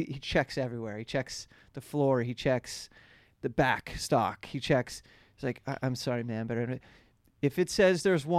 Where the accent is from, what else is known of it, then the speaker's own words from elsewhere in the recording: Ohio, United States; now in New York, United States; So when someone asks, like, where are you from? I say New York now.